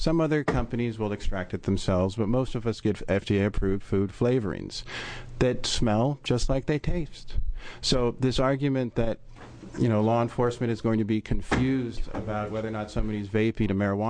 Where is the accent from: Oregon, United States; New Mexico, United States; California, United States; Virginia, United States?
Oregon, United States; Bend; I'm from Bend. I have a shop myself, a vape shop.